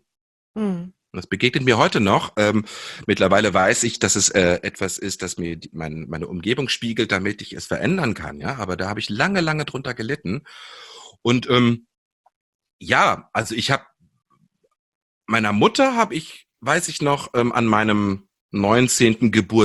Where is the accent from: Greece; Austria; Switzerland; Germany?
Germany; Münchehof, Lower Saxony; Wir sind in Seesen am Harz aufgewachsen … Ja, ja, und sogar noch beide auf Dörfern. Ich in Münchehof